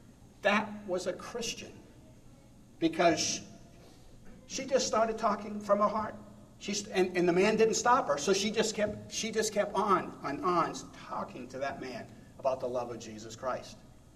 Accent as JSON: {"language": "English", "region": "New England", "country": "United States", "tie": "born or raised there", "said": "up north where I grew up in New England, you said soda pop, they don't say that down here"}